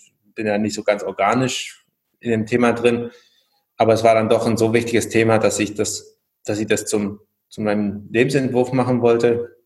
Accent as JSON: {"language": "German", "town": "Nürtingen", "region": "Baden-Württemberg", "country": "Germany", "tie": "born there", "said": "Ich bin 86 geboren in Nürtingen bei Stuttgart in einem amerikanischen Haushalt. Allerdings bin ich, würde ich sagen, kulturell sehr, wie soll man sagen, europäisch aufgewachsen."}